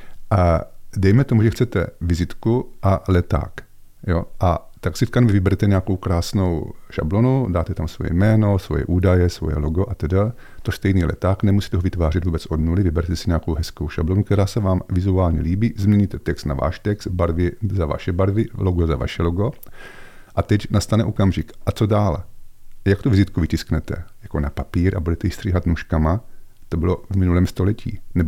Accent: Brno, South Moravian Region, Czechia; já jsou z Brna. No a my jako Moraváci jsme takový jako rozkročení, prostě mám do Bratislavy blíž jak do Prahy

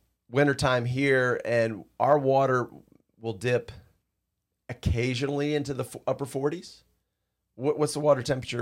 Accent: Ocean City, Maryland, United States; Now, so I grew up surfing in Ocean City, Maryland, Delaware area.

